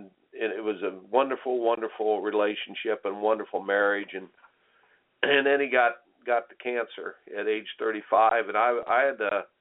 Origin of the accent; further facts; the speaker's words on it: Indiana, United States; For me, growing up in Indiana and basketball country